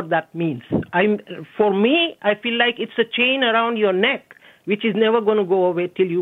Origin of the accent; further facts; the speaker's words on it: England, United Kingdom; moved away as an adult; I'm an average person without a degree. I grew up in England.